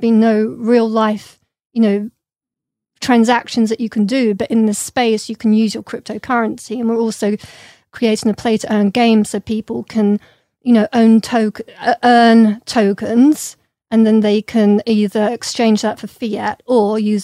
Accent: London, United Kingdom; Well, I grew up in London with a lot of British artists. And so I lived in East London for a while

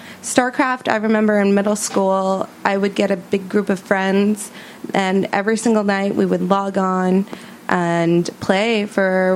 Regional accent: Minnesota, United States; for me, it was living and growing up in Minnesota, there's just not a lot of things that you can do, especially during the winter months.

